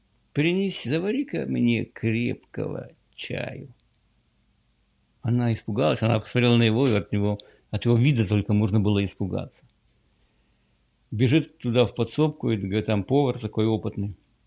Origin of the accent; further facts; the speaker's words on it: Kyiv, Ukraine; moved away; Прежде чем я уехал из Украины, это был какой, 91-й год, наверное, был. Или 90-й год был. Но было голодно в Украине.